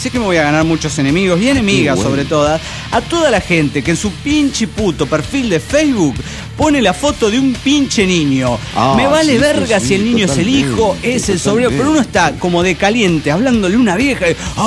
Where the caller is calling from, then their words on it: Mexico City, Mexico; Soy ilusionado del DF mexicano.